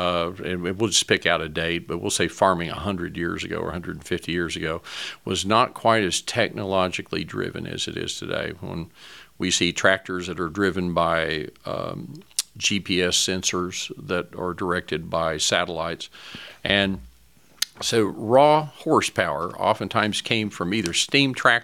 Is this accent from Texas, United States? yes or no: no; Oklahoma, United States; also born or lived in Siloam Springs; I grew up in Adair County, which is in the Cherokee Nation.